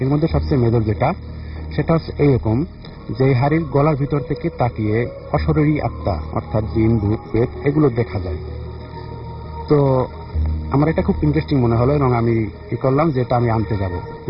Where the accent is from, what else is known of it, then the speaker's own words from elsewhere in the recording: Patuakhali, Barisal Division, Bangladesh; আমি এসেছি পটুয়াখালী দুধানবাদঘাট থেকে।